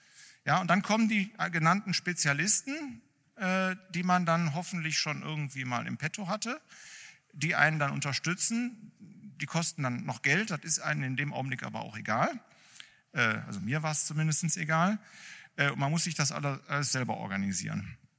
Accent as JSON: {"language": "German", "town": "Düsseldorf", "region": "North Rhine-Westphalia", "country": "Germany", "said": "als Düsseldorfer darf ich das sagen"}